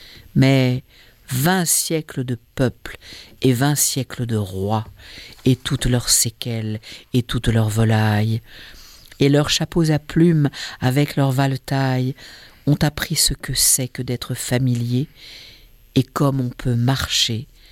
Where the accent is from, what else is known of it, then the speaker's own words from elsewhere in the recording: Centre-Val de Loire, France; Je suis beauceron. Chartres est ma cathédrale.